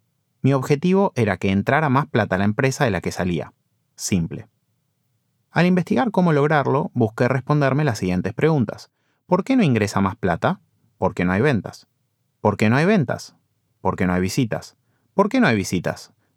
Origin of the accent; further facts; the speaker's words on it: Buenos Aires, Argentina; born there; also born or lived in South Africa / United States; Nací en Buenos Aires y me formé en Argentina, Sudáfrica y Estados Unidos, donde también superviso y desarrollo proyectos.